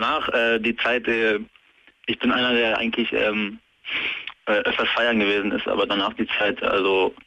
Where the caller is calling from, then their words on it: Bielefeld, North Rhine-Westphalia, Germany; Ich komme ja hier aus Bielefeld, aber ich empfange das hier über den Digitalreceiver.